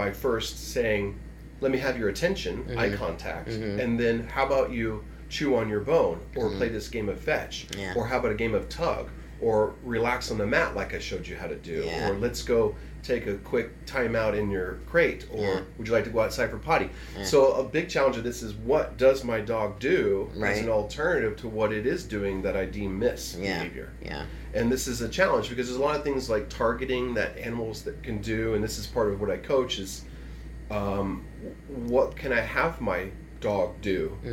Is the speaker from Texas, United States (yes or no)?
yes; Texas, United States; So, me growing up in Texas